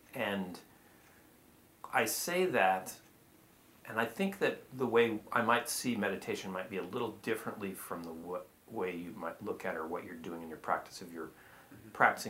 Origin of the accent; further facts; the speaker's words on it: Portland, Oregon, United States; I lived in Portland for a long time before I became a Buddhist I grew up in Portland and lived here for about 10 years as a lay Buddhist.